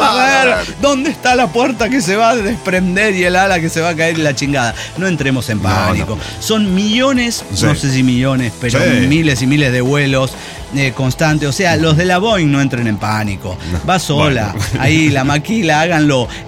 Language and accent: Spanish; Jesús María, Lima, Peru; porque yo soy de Jesús María.